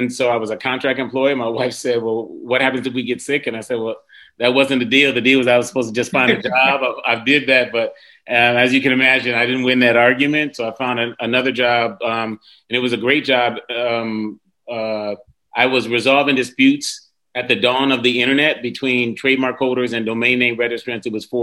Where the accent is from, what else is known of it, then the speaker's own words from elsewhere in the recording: Cleveland, Ohio, United States; born there; So I was born in Cleveland, Ohio, man. But really appreciated that kind of island upbringing, man, pushed me hard.